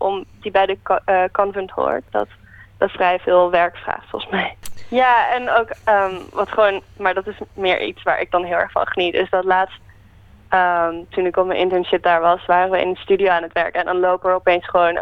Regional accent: Amsterdam, North Holland, Netherlands; ik ben van Amsterdam en daar zie je dat gewoon niet al te veel

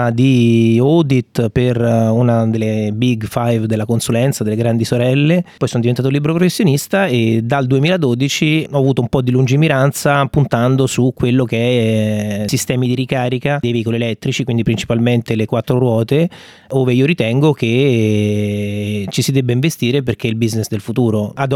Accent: Rome, Lazio, Italy; io sono di Roma

